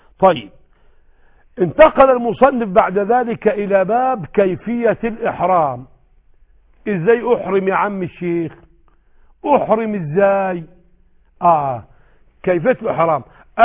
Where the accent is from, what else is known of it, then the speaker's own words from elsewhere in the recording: Egypt; انما عندنا في مصر تصنع المرأة ثوبا ابيضا وحذاء ابيضا وخمارا ابيضا ونقابا ابيضا